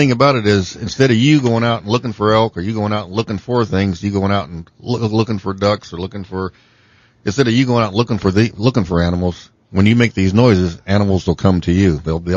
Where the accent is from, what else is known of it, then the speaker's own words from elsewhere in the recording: Ohio, United States; I grew up in Ohio and started hunting age 12.